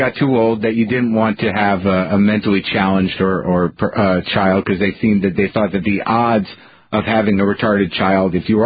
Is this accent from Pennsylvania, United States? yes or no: no; New Mexico, United States; here on the high plains of northeastern New Mexico. All right. My home state.